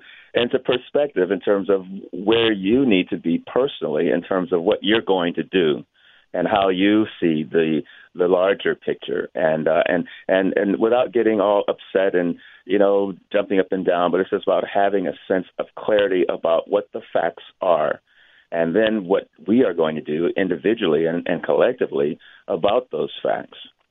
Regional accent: United States; used to have a sense of feeling some small measure of pride, as well as security in the fact of being an American.

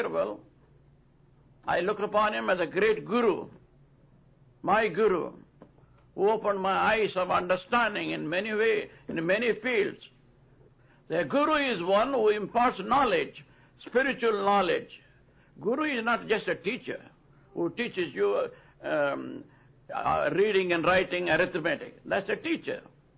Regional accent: India; born there

